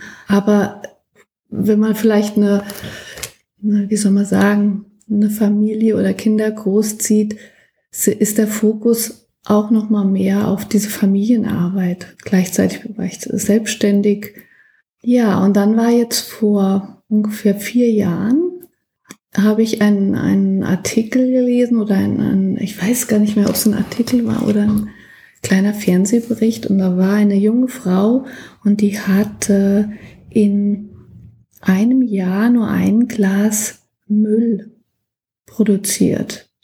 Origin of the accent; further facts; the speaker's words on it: Germany; in meiner Kindheit, ich bin in der Rhön aufgewachsen